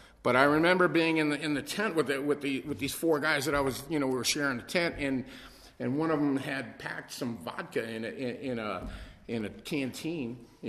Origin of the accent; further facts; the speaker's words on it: Redondo Beach, California, United States; born there; I was born in Redondo Beach to a mom who should never have had kids